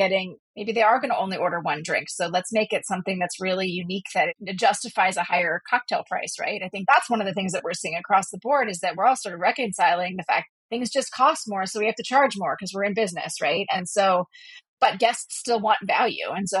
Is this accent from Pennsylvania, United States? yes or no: yes; Pittsburgh, Pennsylvania, United States; And I'm from Pittsburgh and I let it happen. So there's a little east-west part of the state thing happening.